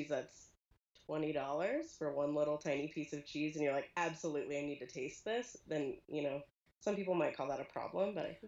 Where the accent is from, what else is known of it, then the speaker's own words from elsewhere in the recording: Pasadena, California, United States; now in Idaho, United States; Okay. I'm from Pasadena originally.